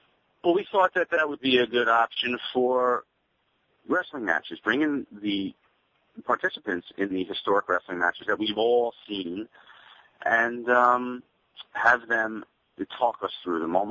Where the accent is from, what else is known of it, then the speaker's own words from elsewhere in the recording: Northeast, United States; My background, I grew up in the Northeast